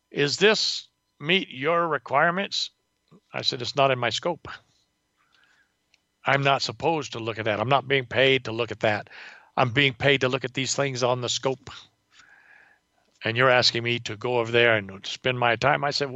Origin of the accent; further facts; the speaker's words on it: California, United States; now in Las Vegas, United States; I was born and raised in California, currently living in Las Vegas